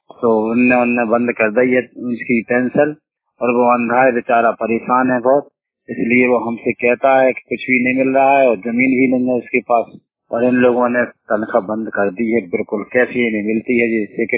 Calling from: Shivpuri, Madhya Pradesh, India; मेरे जिला सीपरी और मध्य प्रदेश माने खनिया थाना स्टैंड से

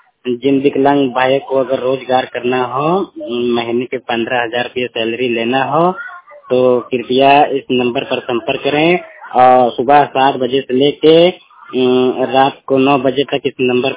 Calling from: Malikpur, Uttar Pradesh, India; वहाँ हमारे जिला जौनपुर में मलिकपुर गांव में

